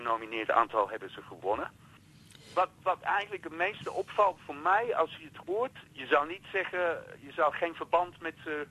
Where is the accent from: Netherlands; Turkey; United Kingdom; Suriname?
United Kingdom; London; Maar ja, ik kom uit de buurt van Kensington in Londen.